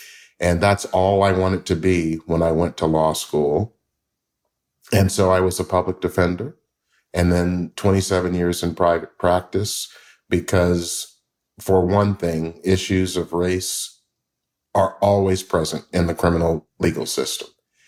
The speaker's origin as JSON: {"language": "English", "town": "Memphis", "region": "Tennessee", "country": "United States", "tie": "born or raised there"}